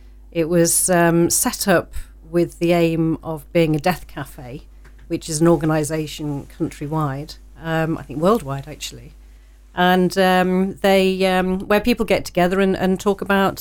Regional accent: United Kingdom; especially being British, you know, we don't tend to talk about that sort of thing.

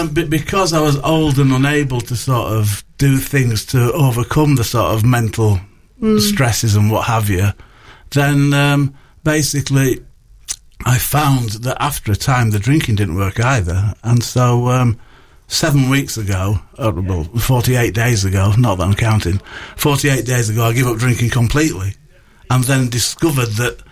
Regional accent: Bradford, Yorkshire and the Humber, United Kingdom; also born or lived in Leeds; I come from Bradford. I lived in Leeds for 2 years with my cousins from the age of 3 to the age of 5

